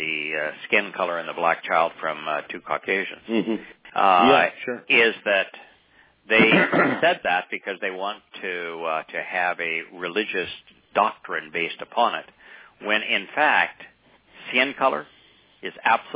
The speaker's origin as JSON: {"language": "English", "country": "United States", "said": "I'm Sioux Indian."}